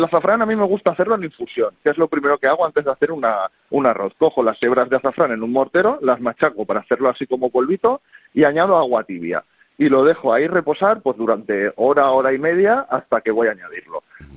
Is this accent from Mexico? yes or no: no; Valencia, Valencian Community, Spain; Yo que soy de aquí de Valencia